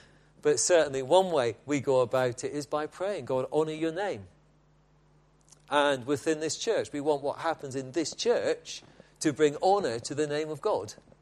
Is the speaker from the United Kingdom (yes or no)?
yes; Scotland, United Kingdom; I was brought up in Scotland, where that's how they say the Lord's Prayer.